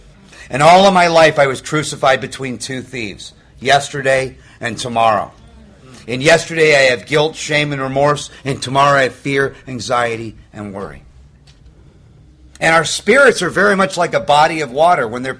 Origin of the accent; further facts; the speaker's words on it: Malibu, California, United States; you know, I grew up in Malibu.